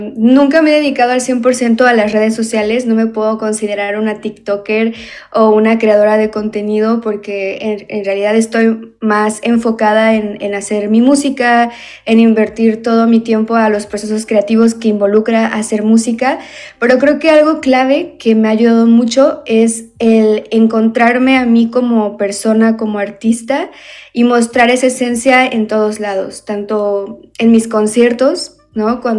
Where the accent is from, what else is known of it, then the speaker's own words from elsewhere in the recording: Mexico; yo vivo en Mérida, Yucatán, soy mexicana